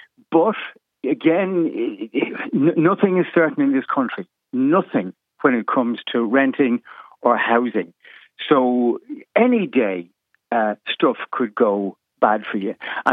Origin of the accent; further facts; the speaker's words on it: Dublin, Leinster, Ireland; Now, I'm born and bred in Dublin, but there isn't a hope in hell, I found, from my experience, getting any place in Dublin.